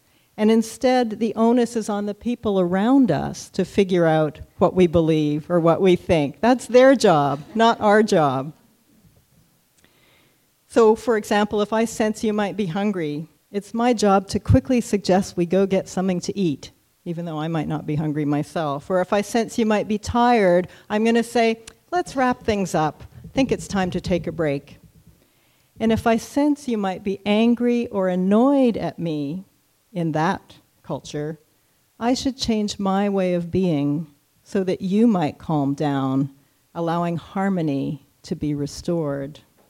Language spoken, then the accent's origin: English; Toronto, Ontario, Canada; Let me explain that although I grew up in Toronto